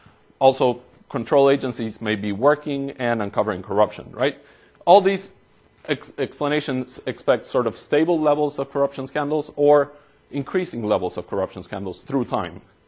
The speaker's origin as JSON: {"language": "English", "country": "Argentina", "said": "let me actually start by telling you a very short story about Argentina, my home country."}